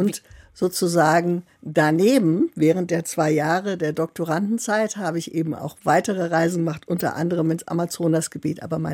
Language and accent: German; Rhineland, Germany; also born or lived in Koblenz / Bonn; Und ich bin dann im Rheinland groß geworden